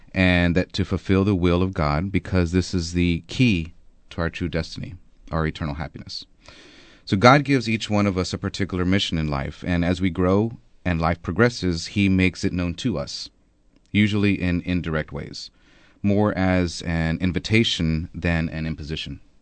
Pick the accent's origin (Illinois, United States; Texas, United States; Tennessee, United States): Texas, United States; Corpus Christi; Sure. Well, I was born and raised here in Corpus Christi.